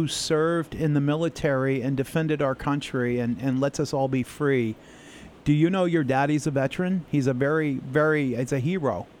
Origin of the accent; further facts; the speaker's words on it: Florida, United States; now in Maine, United States; I'm an East Coast boy. I grew up in Florida. Dee Dee and I have lived in Maine for almost 40 years.